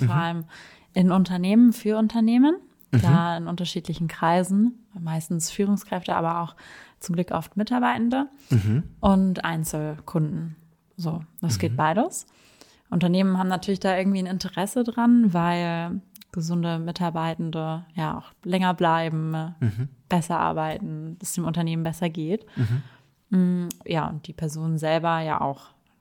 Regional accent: Munich, Bavaria, Germany; Ich komme aus München, bin jetzt bald 30

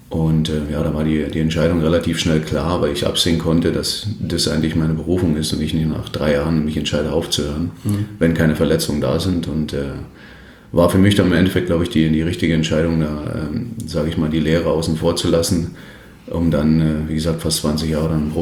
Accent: Weißwasser, Saxony, Germany; Nee, also ich komme ursprünglich aus Weißwasser, das ist ein kleiner Ort im Osten.

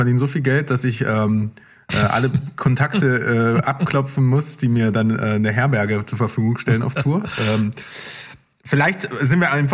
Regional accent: East Germany, Germany; wir sind im Osten groß geworden.

